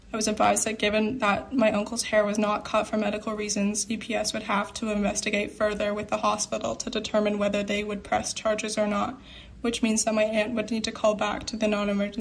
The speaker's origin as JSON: {"language": "English", "region": "British Columbia", "country": "Canada", "said": "I'm from the Liatwat Nation. It's one of the Statlim Nations."}